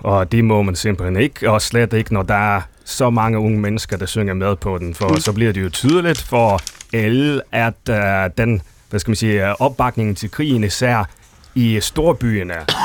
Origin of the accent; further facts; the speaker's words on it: Saint Petersburg, Russia; også fra Sankt Petersborg, min hjemby, jeg bliver lige pludselig stolt, bare en lille smule på hjembyens vegne